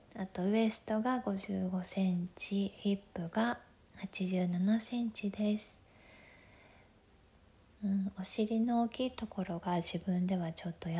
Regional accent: Tokyo, Japan; 生まれも育ちも東京です。東京からあまり出たことがなくて、将来は東京以外のところで暮らしてみたいなと思ってます。

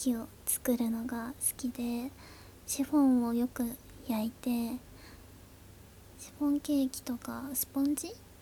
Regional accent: Fukuoka, Japan; 今は地元の福岡に住んじょって

